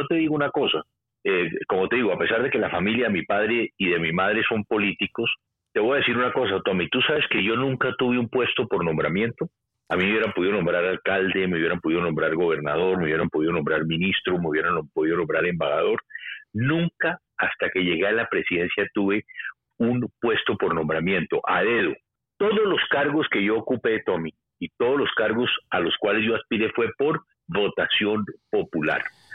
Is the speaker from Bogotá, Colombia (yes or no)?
yes; Bogotá, Colombia; born there; Yo nací en Bogotá. Mi familia es bogotana. Por el lado de mi padre, la familia de mi padre es de un departamento o un estado, como sería en Estados Unidos, cercano a Bogotá.